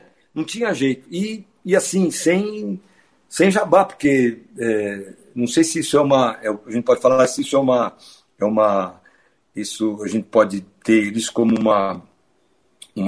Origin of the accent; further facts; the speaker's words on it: São Paulo, Brazil; mas como paulistanos, né, que somos, né, a gente tinha essa liberdade de falar, né?